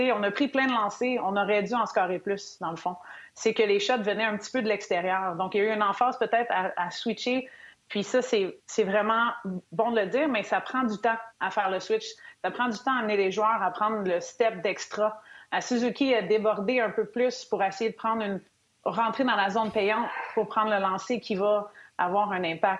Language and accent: French; Canada; nous, à notre possession en tant que Canadien